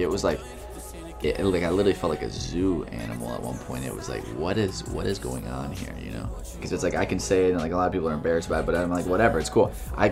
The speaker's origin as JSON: {"language": "English", "region": "Texas", "country": "United States", "tie": "born or raised there", "said": "I'm from Texas originally. You know, I grew up in the South."}